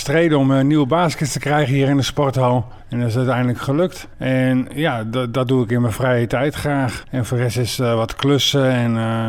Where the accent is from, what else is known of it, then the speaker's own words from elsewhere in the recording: Hempenstearns, Friesland, Netherlands; born there; ik ben geboren in Hempenstearns, net buiten Leeuwarden.